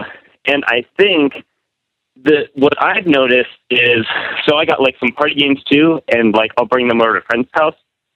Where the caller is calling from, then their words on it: Orlando, Florida, United States; I'm calling from Orlando, Florida.